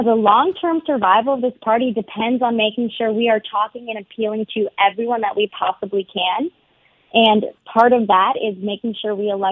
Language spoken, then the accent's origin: English; Florida, United States; I'm from Florida, so I know more than anybody.